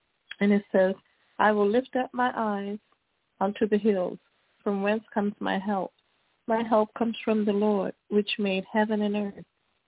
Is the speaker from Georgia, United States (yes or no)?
no; Pennsylvania, United States; from Pennsylvania.